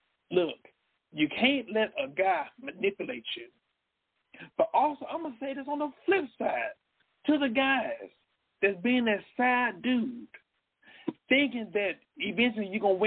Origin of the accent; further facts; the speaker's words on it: Dallas, Texas, United States; I grew up in Dallas. I got siblings. And I went to David W. Carter